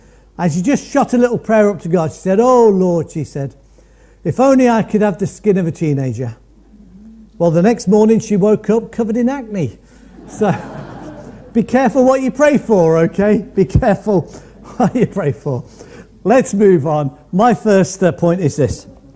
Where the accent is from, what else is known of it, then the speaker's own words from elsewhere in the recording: Midlands, United Kingdom; I grew up in the Midlands. I've been landlocked all my life.